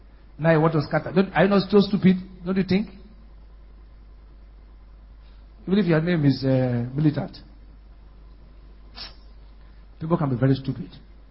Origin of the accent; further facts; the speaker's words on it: Bonny, Rivers, Nigeria; born there; I was born in Bonnie.